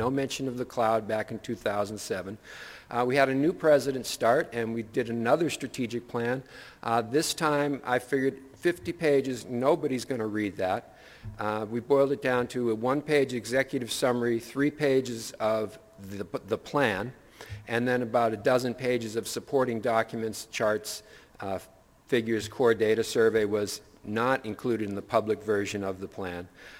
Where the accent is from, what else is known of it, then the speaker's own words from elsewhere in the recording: Northeast, United States; I'm originally from the Northeast, and I've been trying to figure all that out in terms of culture.